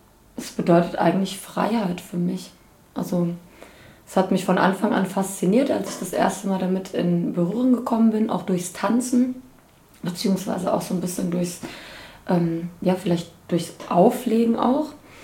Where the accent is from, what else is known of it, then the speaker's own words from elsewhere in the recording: Bad Homburg, Hesse, Germany; Ich komme aus Bad Homburg, wobei ich jetzt nicht irgendwie aus der reichen Ecke komme oder so, leider.